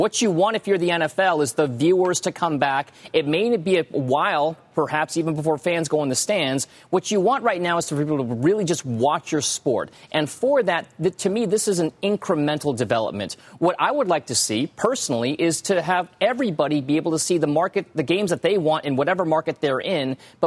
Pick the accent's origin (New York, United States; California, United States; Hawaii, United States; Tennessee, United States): California, United States; Growing up in California, Pete's was a very, very big deal.